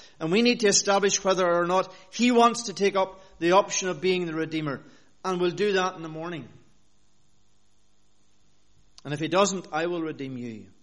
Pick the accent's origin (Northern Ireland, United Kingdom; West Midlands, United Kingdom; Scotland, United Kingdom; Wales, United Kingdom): Northern Ireland, United Kingdom; where I grew up in Northern Ireland